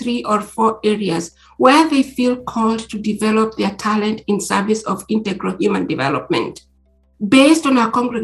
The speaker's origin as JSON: {"language": "English", "town": "Nakuru", "region": "Nakuru County", "country": "Kenya", "tie": "born or raised there", "said": "I was born and raised in Nakuru, Kenya."}